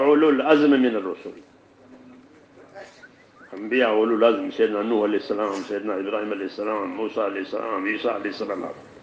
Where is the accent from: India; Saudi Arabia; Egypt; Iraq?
India; عندنا في الهند